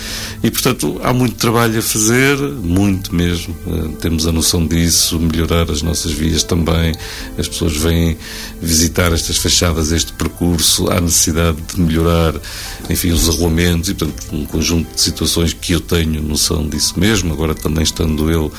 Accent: Ovar, Aveiro, Portugal; born there; falando aqui do centro de Ovar, onde eu nasci

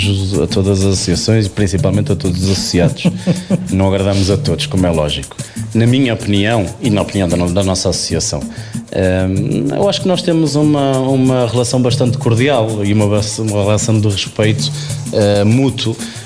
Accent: Portugal; Como bom português que somos, deixamos tudo para a última.

